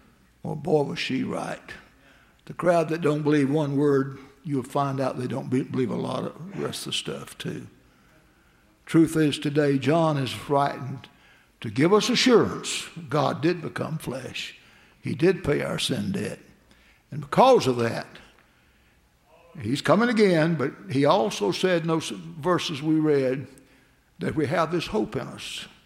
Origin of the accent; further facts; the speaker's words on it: England, United Kingdom; And the truth of the matter is, we as English people today, we're blessed.